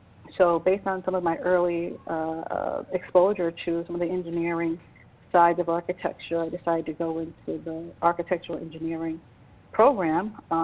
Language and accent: English; Boston, Massachusetts, United States; I grew up in Boston, from Dorchester, and I went to Wentworth. I graduated from Boston Latin Academy and enrolled at Wentworth.